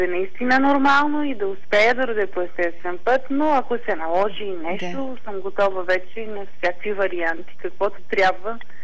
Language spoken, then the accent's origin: Bulgarian; Vidin, Vidin Province, Bulgaria; born there; Аз също съм родена във Видин